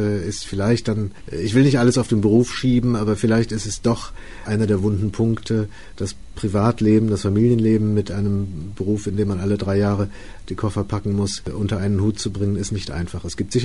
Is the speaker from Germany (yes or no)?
yes; Kassel, Hesse, Germany; born there; In Kassel, übrigens am 1. Januar.